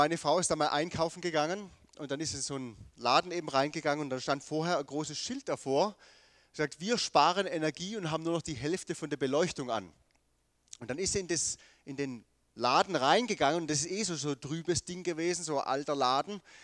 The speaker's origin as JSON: {"language": "German", "region": "Southern Germany", "country": "Germany", "said": "ich bin Süddeutscher"}